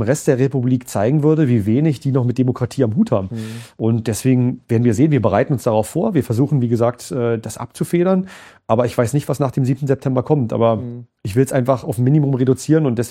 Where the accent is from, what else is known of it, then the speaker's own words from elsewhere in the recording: Tangermünde, Saxony-Anhalt, Germany; Ich bin auch im Stadtrat in Tangermünde bei mir, meine Heimat.